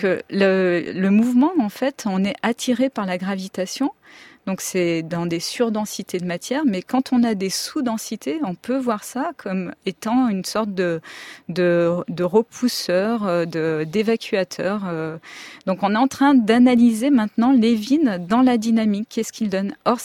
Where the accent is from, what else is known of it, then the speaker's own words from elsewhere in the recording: Lyon, Auvergne-Rhône-Alpes, France; alors moi je suis lyonnaise